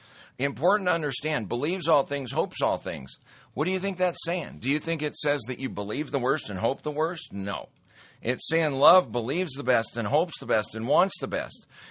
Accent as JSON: {"language": "English", "town": "Great Falls", "region": "Montana", "country": "United States", "tie": "born or raised there", "said": "I mean, I grew up in Great Falls, Montana."}